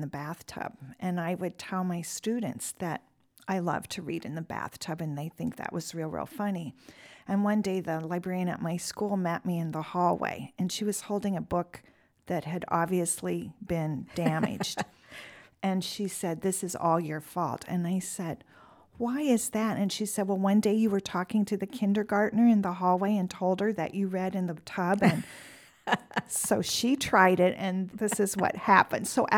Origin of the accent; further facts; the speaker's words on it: Clarinda, Iowa, United States; I grew up in Clarinda, Iowa. I was an only child